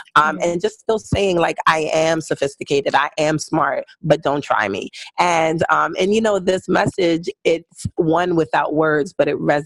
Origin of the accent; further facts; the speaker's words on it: Brooklyn, New York, United States; now in Baltimore, United States; I am from Brooklyn, New York, but I live in Baltimore, Maryland, and I've been here for almost 10 years now.